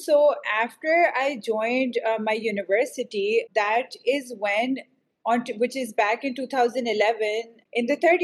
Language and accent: English; Pakistan; growing up in Pakistan.